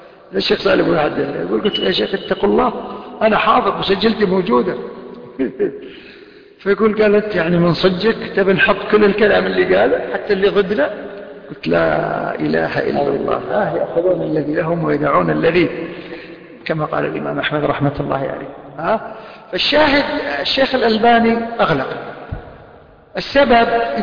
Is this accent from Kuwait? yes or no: yes; Kuwait; لكن اللي راقبناهم عندنا في الكويت إلى اليوم ما رأينا.